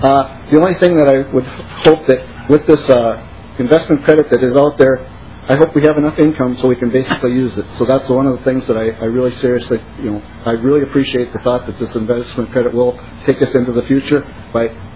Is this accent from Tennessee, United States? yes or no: no; Caledonia, Minnesota, United States; from Caledonia, down in the southeast corner of Minnesota and Houston County.